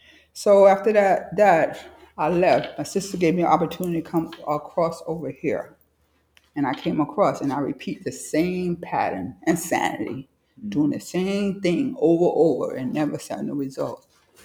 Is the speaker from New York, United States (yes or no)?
yes; New York, United States; I came from New York, and I was going through some things with family, children.